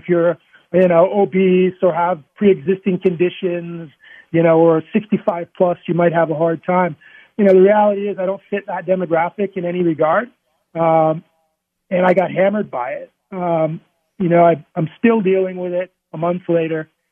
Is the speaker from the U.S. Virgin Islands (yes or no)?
yes; U.S. Virgin Islands; I grew up in the Virgin Islands, free diving and spear fishing, and I can hold my breath, you know, 4+ minutes and dive 125 feet.